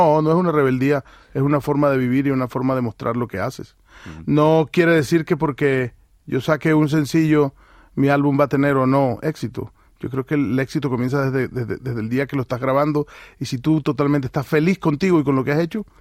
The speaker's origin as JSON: {"language": "Spanish", "region": "La Guajira", "country": "Colombia", "said": "La parte de la costa norte colombiana, La Guajira, El Cesar, todo lo de donde yo soy, somos muy parecidos."}